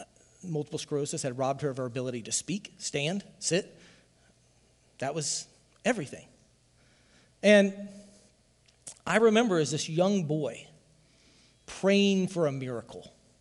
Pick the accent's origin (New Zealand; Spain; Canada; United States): United States; Ottumwa, Iowa; I grew up in Pentecostal. I grew up in Open Bible, grew up down in Ottumwa, and I grew up in a church that was Spirit-filled